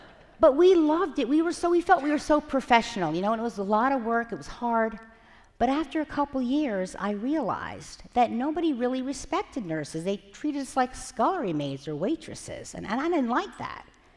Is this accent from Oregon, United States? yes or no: no; Somerset, New Jersey, United States; I was born in the 1950s when everyone had a lot of kids. I grew up in Somerset, New Jersey, in one of those developments where every house looks exactly the same